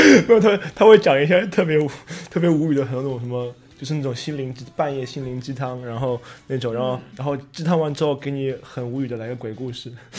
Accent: Shanghai, China; 对，我是上海人啊，你知道吗？

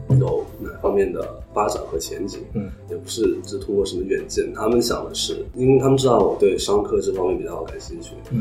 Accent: United States; moved away as an adult; now in Toronto, Canada; 我今年25岁。我是出生在美国的，所以算是一个 ABC， 在美国从小长大，读高中，然后通过我爸妈的建议让我出国留学。

